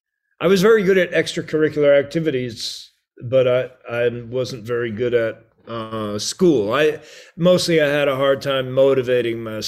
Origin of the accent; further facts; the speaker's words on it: Merrick, New York, United States; also born or lived in Brooklyn; Well, we were born in Brooklyn. We grew up on Long Island in the town of Merrick.